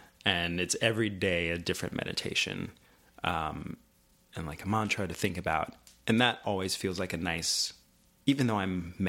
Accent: New York, United States; I grew up in Long Island.

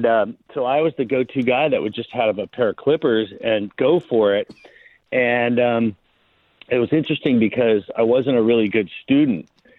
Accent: Long Beach, California, United States; I'm a native Angeleno, grew up in Long Beach, the LBC, went to school.

